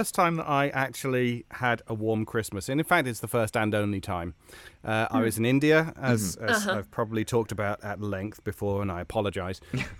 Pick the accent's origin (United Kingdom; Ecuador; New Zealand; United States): United Kingdom; I'm British.